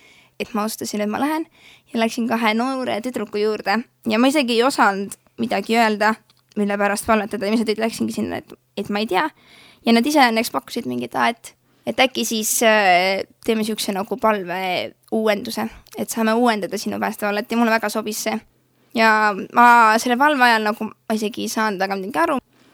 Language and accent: Estonian; Rakvere, Lääne-Viru County, Estonia; enne siis Rakvere Karmeli koguduse ehitamist elasime väga mitu aastat just selle koguduse kohal väikses korteris. Nii et olen täpselt üles kasvanud